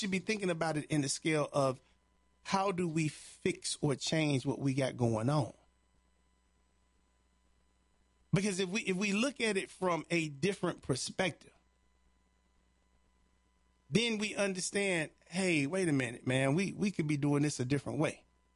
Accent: Chicago, Illinois, United States; In Chicago, where I grew up at, off of Honorary, it was a corner store on Woods. Now, where I grew up in Chicago, Chicago is one of these cities for people who haven't been in the neighborhoods.

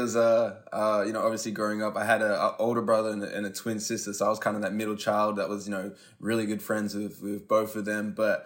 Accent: Australia; that's how I grew up in Australia.

